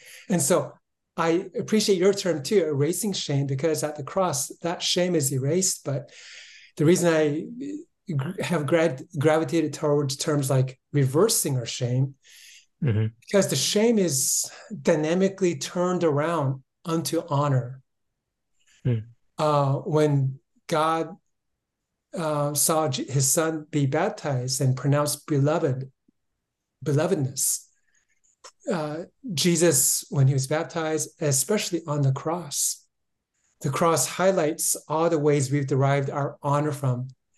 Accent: San Francisco, California, United States; Born and raised in San Francisco, studied engineering, and then went into ministry.

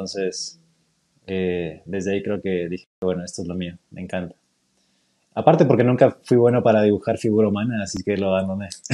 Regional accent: Ecuador; also born or lived in Buenos Aires; Estuve viviendo allá un tiempo, 3 años para ser exacto. Por eso el mix de mi acento, digamos, otros freelancers de Ecuador, capaz que tienen otro acento, pero yo tengo ahí una mezcolanza.

